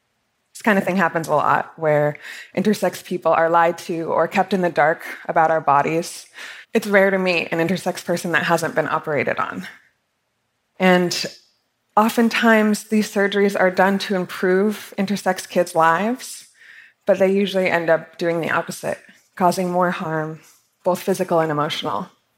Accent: Utah, United States; born or raised there

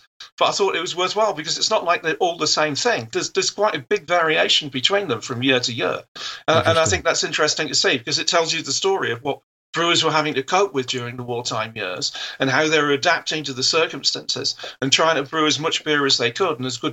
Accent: Newark-on-Trent, East Midlands, United Kingdom; now in Amsterdam, Netherlands; Yeah, this is the castle in my hometown, Newark-on-Trent, so.

